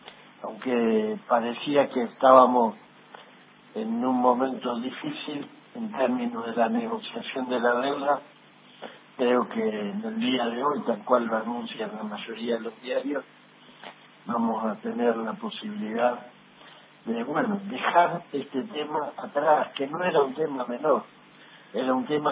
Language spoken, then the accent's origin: Spanish; Argentina; Realmente espero que como argentino aprendamos de esta lección